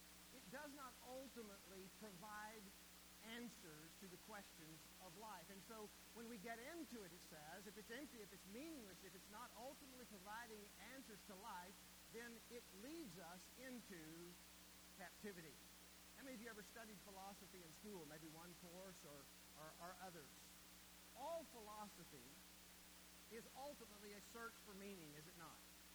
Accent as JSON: {"language": "English", "town": "Monahans", "region": "Texas", "country": "United States", "tie": "born or raised there", "said": "I grew up in West Texas. I don't know if that's a plus or a minus, but way out in West Texas, in a little town called Monahans."}